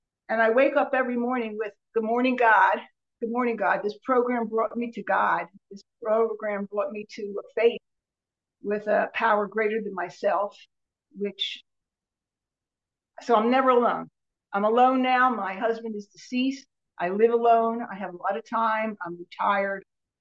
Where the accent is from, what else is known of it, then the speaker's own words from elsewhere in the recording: New Jersey, United States; I'm from South Jersey. I'm a recovered compulsive overeater.